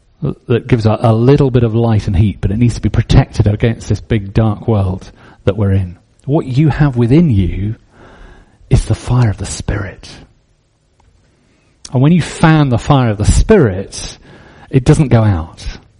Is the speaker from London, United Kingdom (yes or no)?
no; Scotland, United Kingdom; But we're Scottish, so we say